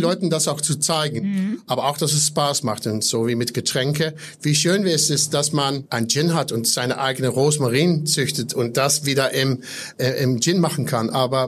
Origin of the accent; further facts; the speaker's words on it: Netherlands; German is a second language; Ich sage immer, ich bin Holländer. Wir fahren Fahrrad.